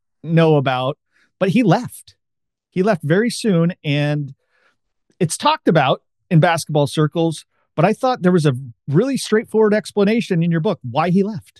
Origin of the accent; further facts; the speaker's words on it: Oregon, United States; I'm from Oregon, so I just wanted to get your perspective on Oregon.